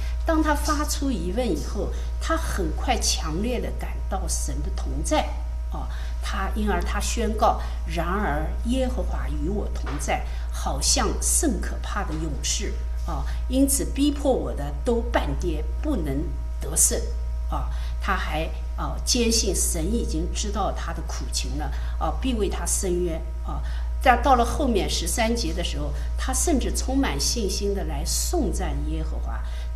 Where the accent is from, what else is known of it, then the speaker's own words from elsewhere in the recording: China; 常常在我们中国人就称为是汉奸或者卖国贼啊。